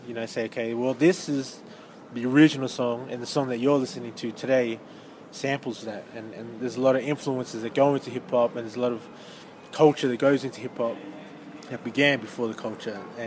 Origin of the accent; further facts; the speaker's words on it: Canberra, Australian Capital Territory, Australia; now in Sydney, Australia; I'm from Canberra and I lived in Canberra. And then I moved to Sydney